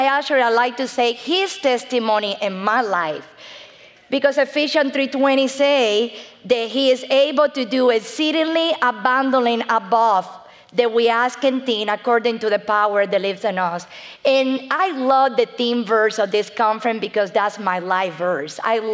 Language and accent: English; Isabela de Sagua, Cuba; English is a second language; now in United States; I was born in Cuba. I was born in Cuba in a little town called Isabela de Sagua. In that little town, everybody knows everybody, okay?